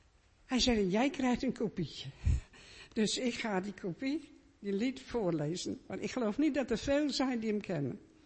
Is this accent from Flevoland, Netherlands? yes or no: yes; Emmeloord, Flevoland, Netherlands; also born or lived in Ter Apel; Ik ben geboren in Ter Apel, Vlachtwedde. En we zijn na de oorlog zijn wij met mijn ouders naar Emmeloord gegaan. Er was helemaal niks in Emmeloord. We stonden op een woonwagenkamp en we moesten wachten op de eerste huizen. En dat was de Rietstraat. Daar heb ik gewoond.